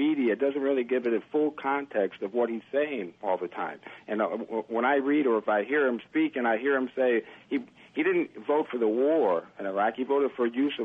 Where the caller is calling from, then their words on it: Southern Pines, North Carolina, United States; Yeah, I'm from Southern Pines, North Carolina.